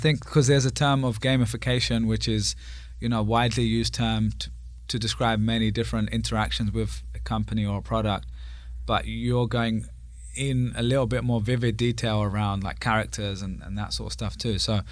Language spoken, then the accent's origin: English; United Kingdom; especially being a Brit when you've got the NHS